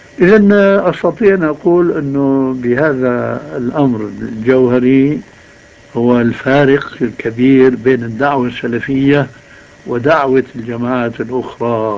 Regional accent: Syria; يا أستاذ، يقولون عندنا في الشام عزيز من دون قيام.

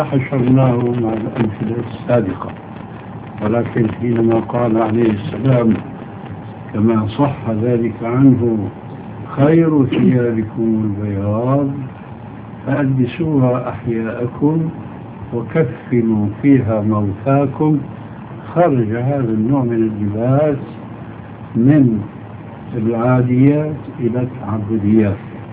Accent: Syria

